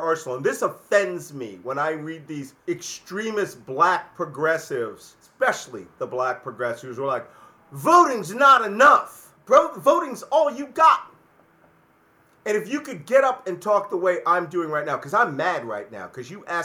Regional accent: Philadelphia, Pennsylvania, United States; I'm from Philadelphia.

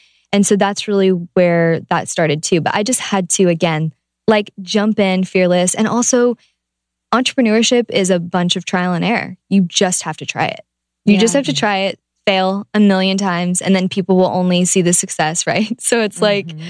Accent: Ohio, United States; I'm from Ohio.

